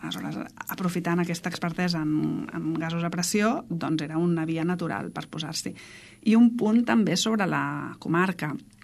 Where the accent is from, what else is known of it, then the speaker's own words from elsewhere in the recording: Barcelona, Catalonia, Spain; és veritat que des de Barcelona, es nota que soc de Barcelona